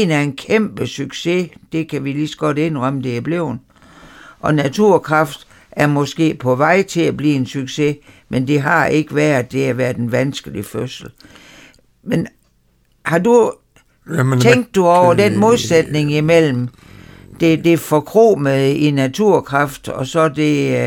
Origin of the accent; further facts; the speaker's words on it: West Jutland, Denmark; det tror jeg blandt andet har noget at gøre med her, hvor vi bor som vestjyder.